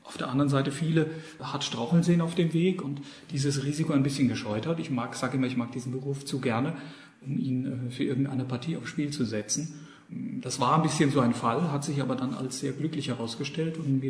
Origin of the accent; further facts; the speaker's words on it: Germany; dass ich einfach als Deutscher, genauso wie meine Lehrer erwartet habe, dass ich eben eine typische deutsche helle Tenorstimme habe